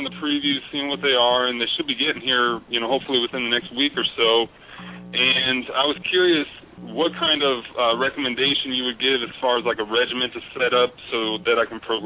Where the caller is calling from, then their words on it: Omaha, Nebraska, United States; Omaha, Nebraska.